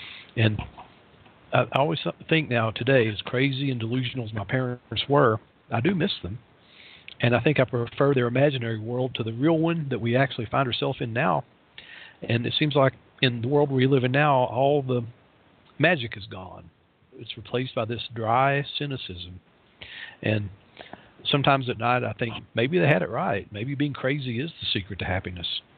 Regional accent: Tennessee, United States; Now, bear in mind that I come from the part of the country that outlawed evolution. I come from East Tennessee.

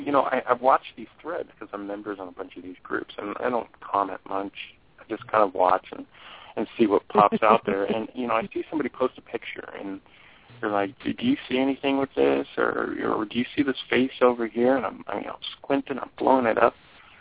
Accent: New Mexico, United States; born there; I'm adopted, so I don't know, you know, exactly what my lineage is, but I was born in New Mexico

